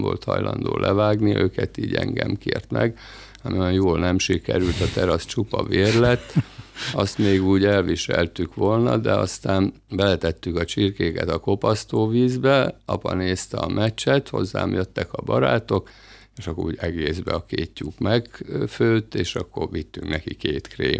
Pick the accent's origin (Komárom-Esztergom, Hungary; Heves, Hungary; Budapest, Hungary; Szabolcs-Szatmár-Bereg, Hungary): Szabolcs-Szatmár-Bereg, Hungary; Mátészalka; Én Szabolcs megyéből származom, szüleim, édesanyám és édesapám is nyírbátoriak, ott is ismerkedtek meg, és 57-ben kerültünk Máté Szalkára, és ott jártam az általános iskolát.